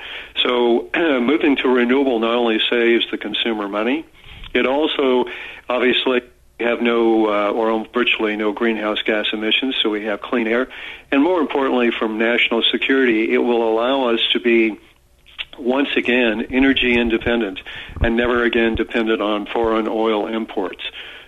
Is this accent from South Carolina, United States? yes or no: no; Tulsa, Oklahoma, United States; Well, actually, I grew up in Oklahoma, in Tulsa, which was up until maybe the 60s, the oil capital of the United States.